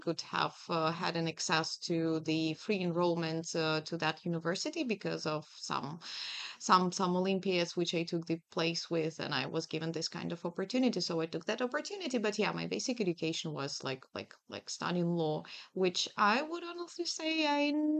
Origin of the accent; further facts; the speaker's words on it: Kharkiv, Kharkiv Oblast, Ukraine; English is a second language; And I am from Ukraine, obviously.